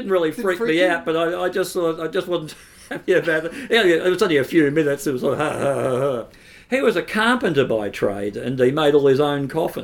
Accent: Ferntree Gully, Victoria, Australia; I grew up in Ferntree Gully. Just on the main road, just on the corner actually of the road that goes down to Brennick Park.

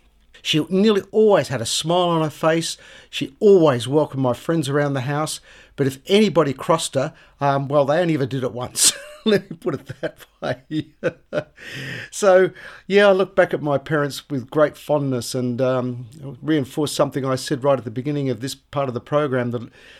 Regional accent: Jordanville, Victoria, Australia; And so as a kid growing up in Jordanville in Jindabyne Avenue, I could always rely on my parents to support me and help me.

